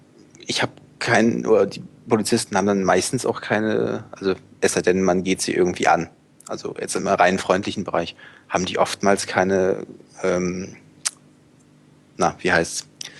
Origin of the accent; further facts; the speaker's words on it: Bremen, Germany; now in Hamburg, Germany; Also ich muss dazu sagen, ich bin im Großraum Bremen aufgewachsen und wohne jetzt im Großraum Hamburg.